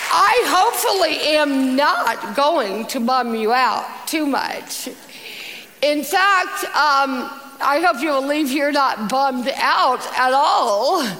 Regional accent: Athens, Georgia, United States; I grew up in Athens, Georgia, married my college sweetheart in November of 2004

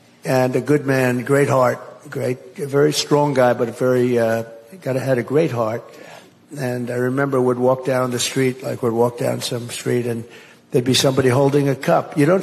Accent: Queens, New York, United States; So I grew up in Queens, and, oh, good, we have a lot of people.

